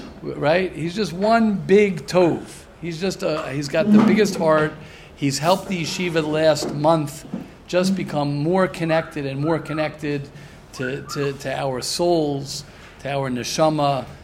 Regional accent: United States; As I say many times, I'm an American … baseball, hot dogs, apple pie, and Chevrolet.

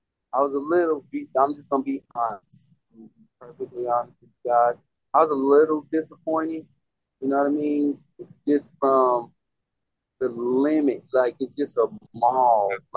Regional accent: Tulsa, Oklahoma, United States; And I'm originally from Tulsa, Oklahoma. That's where I was born and raised.

